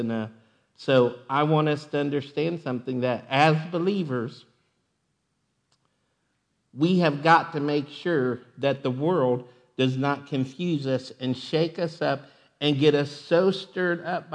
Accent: United States; As much as I love our country and as much as I believe in our country, before I'm an American, I'm a Christian.

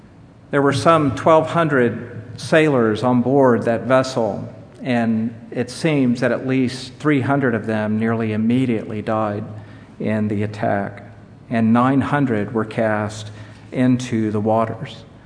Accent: Indianapolis, Indiana, United States; My hometown is Indianapolis, Indiana

